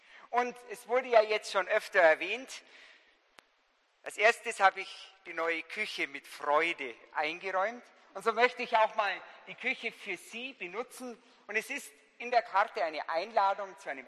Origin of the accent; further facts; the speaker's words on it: Mehring, Bavaria, Germany; aber auch aus meiner Heimat Mehring